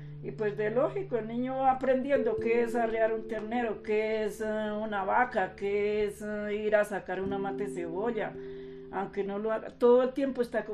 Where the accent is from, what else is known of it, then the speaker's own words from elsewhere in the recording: Sumapaz, Bogotá, Colombia; yo era muy joven, supremamente joven, de 15 años cuando conocí estas tierras, porque yo me crié en Sumapaz, pues estamos en Sumapaz, pero pues en la localidad 20, y pues me radiqué aquí prácticamente desde los 15 años.